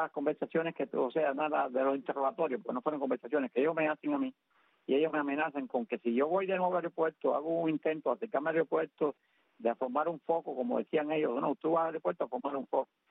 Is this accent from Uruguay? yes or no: no; Cuba; yo soy ciudadano cubano que tengo derecho de moverme libremente por todo el país